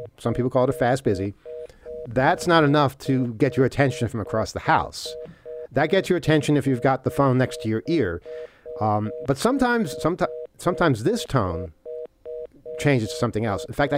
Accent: Canada; if my vote as a Canadian would count

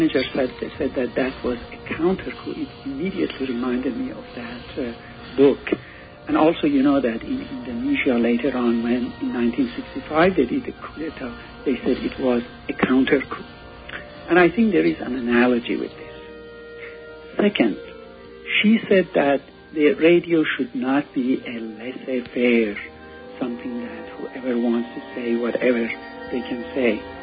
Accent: Iran; I'm from Iran

